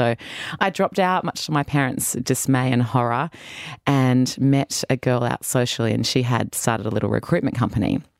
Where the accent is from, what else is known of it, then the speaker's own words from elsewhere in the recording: Sydney, New South Wales, Australia; I'm from Sydney, Australia, down south. My parents still live there in a little suburb called Lugano.